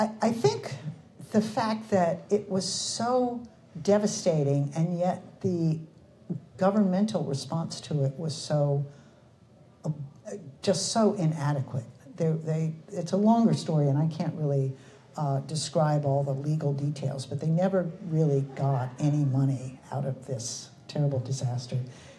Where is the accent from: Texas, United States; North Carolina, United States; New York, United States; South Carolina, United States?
Texas, United States; La Marque; It is set in 1980 in the little petrochemical town of Texas City, which is right next to my hometown of Lamarck, Texas.